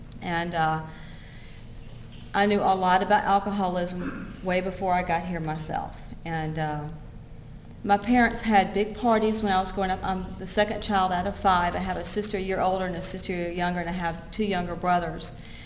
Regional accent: Atlanta, Georgia, United States; also born or lived in Carrollton; We lived in the city. I grew up in Atlanta, went to Lovett School for elementary school

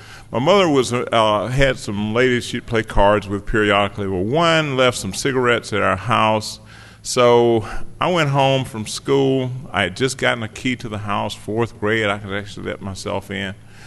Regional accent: Athens, Georgia, United States; born there; I was born in Athens, Georgia, which is not too far from here, and I was born in August of 1952.

